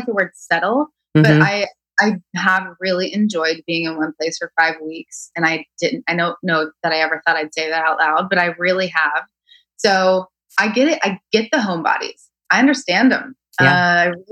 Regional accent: Arkansas, United States; I grew up in Arkansas. I have moved all over.

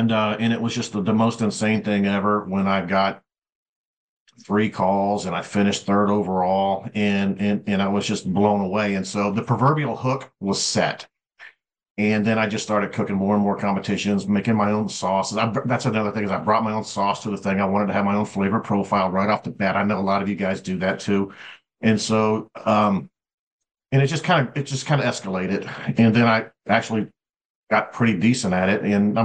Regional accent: the South, United States; Well, of course, growing up in the South, you grow up grilling and cooking and doing all those things

